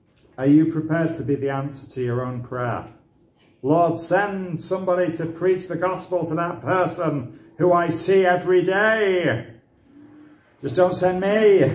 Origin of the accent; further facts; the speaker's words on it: United Kingdom; We're British.